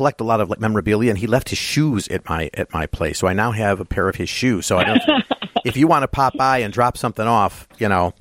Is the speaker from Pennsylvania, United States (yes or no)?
no; Skokie, Illinois, United States; I grew up in Skokie, which is right next to that.